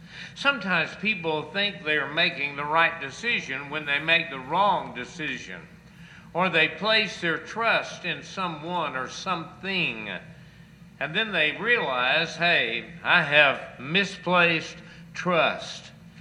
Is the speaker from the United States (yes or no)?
yes; Hallsville, United States; Several years ago when I was growing up in Hallsville